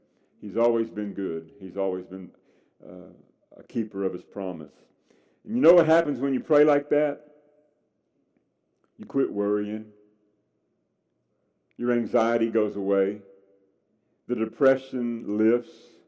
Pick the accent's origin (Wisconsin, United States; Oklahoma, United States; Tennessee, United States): Tennessee, United States; Nashville; I grew up in Nashville. They call it the home of country music.